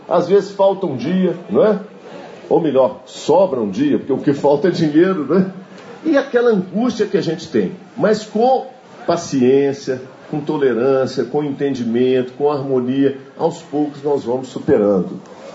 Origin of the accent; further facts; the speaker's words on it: Minas Gerais, Brazil; não como governador, mas como mineiro, como filho de Minas Gerais.